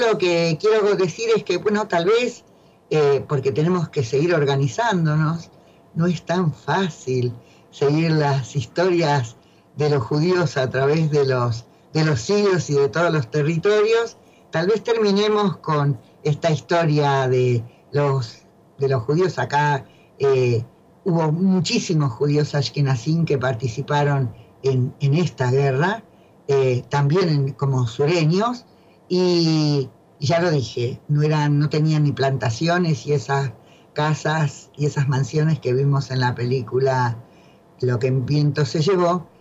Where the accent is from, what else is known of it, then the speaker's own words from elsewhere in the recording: Rivera, Buenos Aires Province, Argentina; now in Buenos Aires, Argentina; mi pueblo, que es Rivera, en la provincia de Buenos Aires.